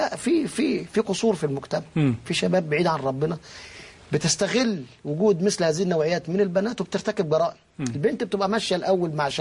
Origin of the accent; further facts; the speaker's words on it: Egypt; وتقال إن عندنا في مصر يعني في بشاعة